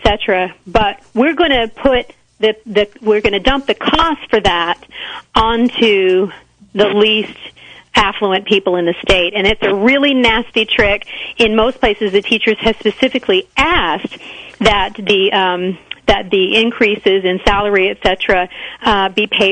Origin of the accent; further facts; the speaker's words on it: North Carolina, United States; the school system that I grew up in Wake County, which is where the state capital Raleigh is located, really had a model public education system at one time.